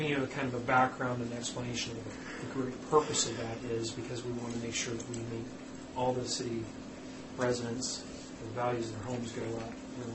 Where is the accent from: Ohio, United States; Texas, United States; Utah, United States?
Utah, United States; Sandy; now in Draper, United States; born and raised in Utah, grew up in Sandy, live in Draper.